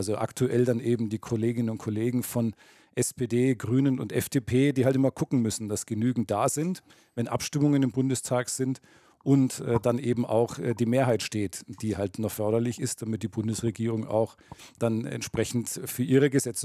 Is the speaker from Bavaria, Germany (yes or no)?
yes; Großenseebach, Bavaria, Germany; Genau, also ich bin in Großen Seebach aufgewachsen, Nicht ganz so weit weg, jedenfalls im Landkreis Erlangen-Höchstadt.